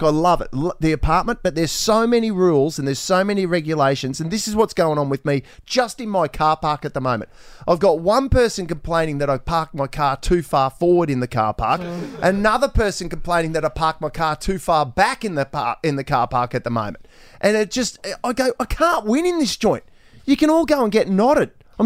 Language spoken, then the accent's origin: English; Gold Coast, Queensland, Australia; Now, I grew up here on the Gold Coast.